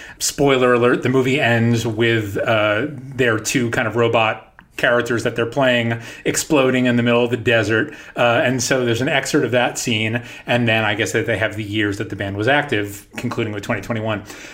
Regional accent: New York, United States; I grew up in New York and you would turn on 92.3, you know, the K-Rocks, 93 K-Rock

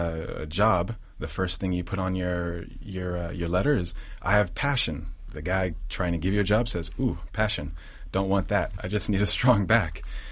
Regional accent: Hayward, California, United States; also born or lived in Berkeley / Oakland / Castro Valley; So I grew up largely in Hayward, but you know, I'm born in Berkeley and lived in Oakland and Castro Valley and moved all over the East Bay.

